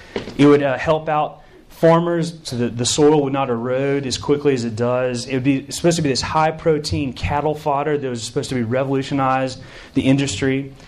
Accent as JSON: {"language": "English", "town": "Chattanooga", "region": "Tennessee", "country": "United States", "tie": "born or raised there", "said": "Well, in my hometown, Chattanooga, Tennessee, had a bad problem with kudzu. In fact, above the school I went to in Macaulay, there was this thing called Missionary Ridge"}